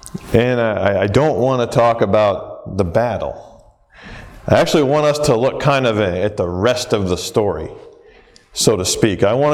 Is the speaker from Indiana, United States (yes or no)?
yes; Indiana, United States; She was from Pennsylvania, I was from Indiana.